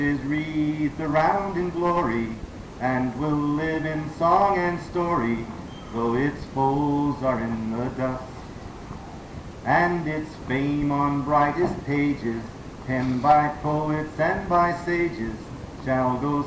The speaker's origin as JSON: {"language": "English", "region": "the South", "country": "United States", "said": "I'm a Southerner, and so whenever anyone dies in my family, I have to go South. I get to go South a lot these days."}